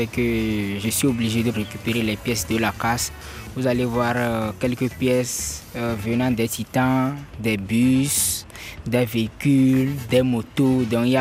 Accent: Kara, Togo; J'ai vécu depuis mon enfance à Kara.

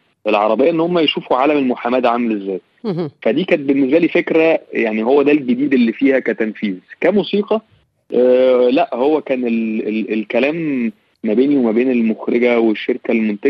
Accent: Egypt; احنا للاسف برضو عندنا في مصر وفي الشرق الاوسط عامه

